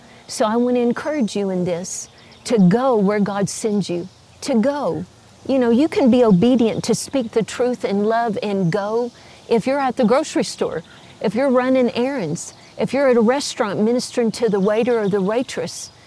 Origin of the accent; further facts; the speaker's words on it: Texas, United States; Well, you know, I am a Texan, right? And that "don't mess with Texas," that's a real attitude, which I like, by the way.